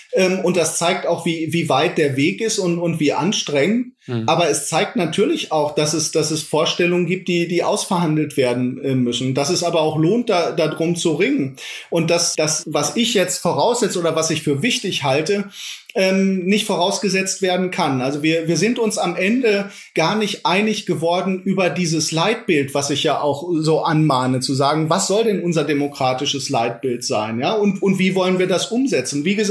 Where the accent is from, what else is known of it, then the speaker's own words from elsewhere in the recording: Iserlohn, North Rhine-Westphalia, Germany; now in Leipzig, Germany; Ich habe meine alte Heimat, das ist Iserlohn nach wie vor, die nach Regen riechende Luft, die Wälder, das ist eine Heimat, die immer bleiben wird. Aber ich habe auch diese neue Heimat